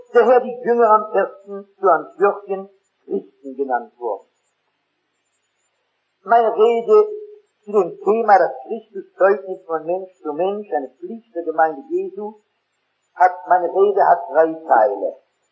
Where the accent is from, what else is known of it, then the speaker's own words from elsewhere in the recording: Northern Germany, Germany; Bei uns in Norddeutschland gibt es keine Altierdichter, nicht wahr?